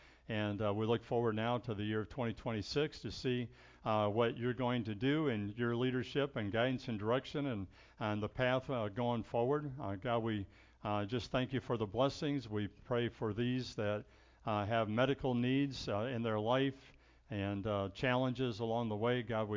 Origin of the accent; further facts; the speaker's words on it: Ohio, United States; I was born and raised in Ohio.